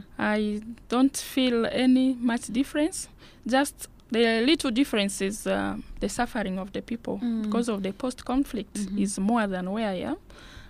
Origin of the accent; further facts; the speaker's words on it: West Nile, Uganda; English is a second language; As I said, I'm from Uganda, from West Nile. I'm a Lutbara.